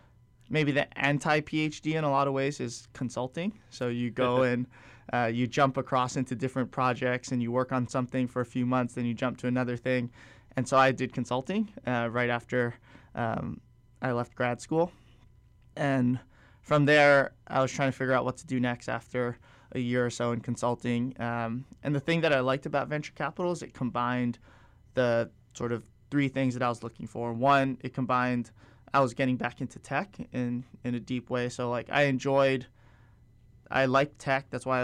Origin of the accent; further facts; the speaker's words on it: Hawaii, United States; And I think the thing I like about having, growing up in Hawaii and at least having the perspective from Hawaii, is that that's not how the rest of the world always is, right?